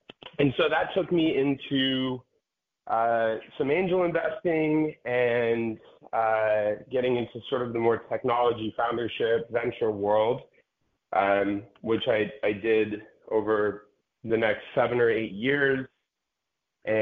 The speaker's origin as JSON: {"language": "English", "town": "Salt Lake City", "region": "Utah", "country": "United States", "tie": "born or raised there", "said": "My background, I grew up in Salt Lake City, Utah, and graduated from there and went off to college, attended University of Miami, 2002 to 2006."}